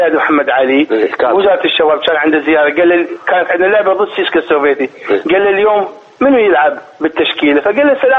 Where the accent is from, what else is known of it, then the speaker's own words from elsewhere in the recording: Iraq; moved away as an adult; طلعت من الثمانين من العراق عمري 22 سنه 21 سنه